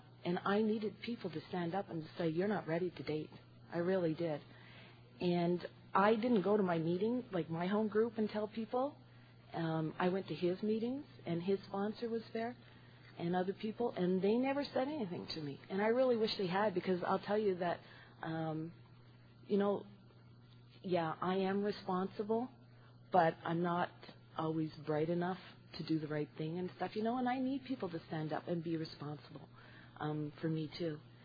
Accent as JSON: {"language": "English", "town": "Ottawa", "region": "Ontario", "country": "Canada", "said": "I'm from Ottawa, Ontario, and I was really fortunate."}